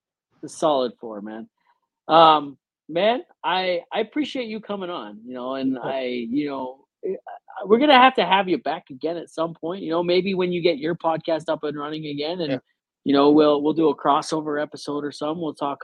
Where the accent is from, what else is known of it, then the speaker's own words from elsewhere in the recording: Ontario, Canada; now in Alberta, Canada; I am like fucking Albertan. I live in Alberta. I'm from Ontario. Still not French Canadian